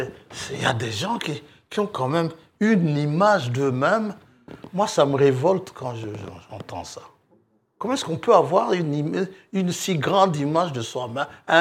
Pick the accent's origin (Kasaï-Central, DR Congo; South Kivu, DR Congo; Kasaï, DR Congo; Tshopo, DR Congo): Tshopo, DR Congo; Kisangani; born there; Il y en a une là-bas dans ma ville natale, à Kisangani.